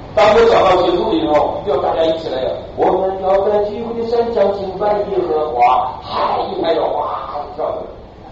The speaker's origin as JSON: {"language": "Chinese", "region": "Northeast China", "country": "China", "said": "我是东北人，"}